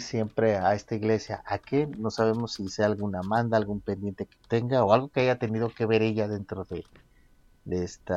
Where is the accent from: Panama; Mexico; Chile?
Mexico; como somos los mexicanos, ¿no?